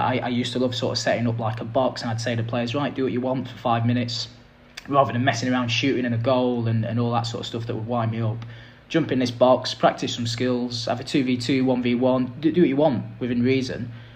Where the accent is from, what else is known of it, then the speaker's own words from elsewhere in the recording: Hong Kong; and I'm from Hong Kong